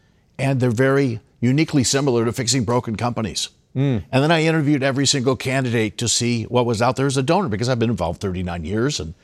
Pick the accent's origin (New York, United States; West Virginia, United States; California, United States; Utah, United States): California, United States; Well, I grew up in California and came back to a California that was not what I grew up in, a land of aspiration.